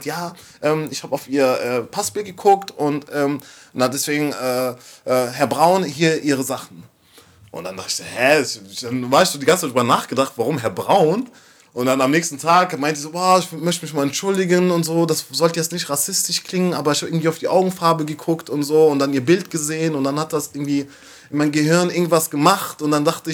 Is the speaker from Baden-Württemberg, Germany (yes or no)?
yes; Waiblingen, Baden-Württemberg, Germany; born there; Ich bin in Weiblingen geboren, also hier von Stuttgart eigentlich. Meine Mom ist aus Iran und mein Vater ist aus Kongo. Quasi, ja. Schwarzer und Kanake in einem.